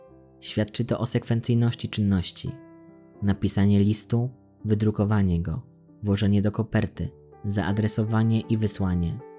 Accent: Warsaw, Masovian Voivodeship, Poland; Ja sam, będąc warszawiakiem, wnukiem warszawiaka, czułem sztuczność w tym sformułowaniu.

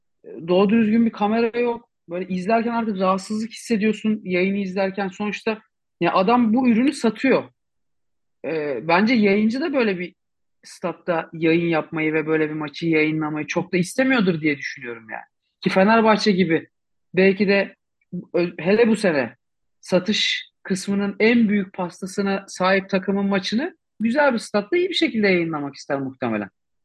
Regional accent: Fatih, Istanbul, Turkey; ben doğma büyüme Fatihliyim.

